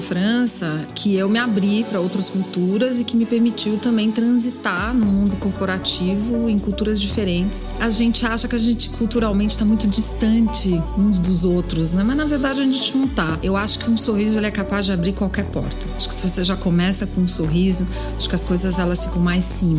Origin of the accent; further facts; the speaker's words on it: Recife, Pernambuco, Brazil; Bom, eu cresci no Recife. Eu sou pernambucana, com muito orgulho. Tenho muito orgulho da minha origem.